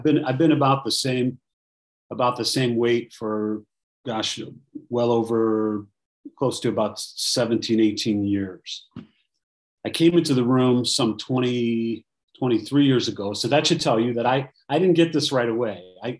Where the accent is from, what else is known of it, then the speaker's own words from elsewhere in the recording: Chicago, Illinois, United States; I am a recovered compulsive overeater, and I'm from the Chicago area.